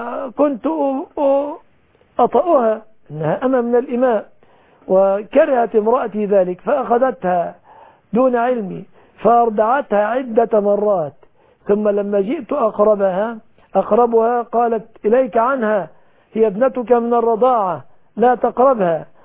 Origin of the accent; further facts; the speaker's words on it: Egypt; بلادنا مصر